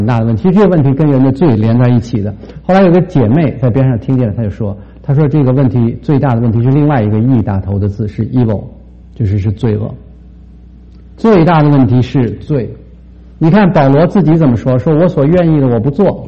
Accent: Beijing, China; 我说我是北京人，这是我从小长大的地方，我现在在这个地方

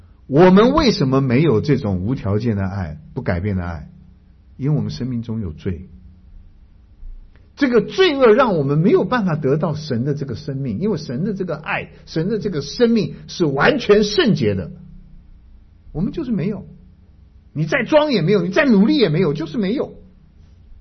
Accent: China; 我们中国人传统将功赎罪，听说吗？

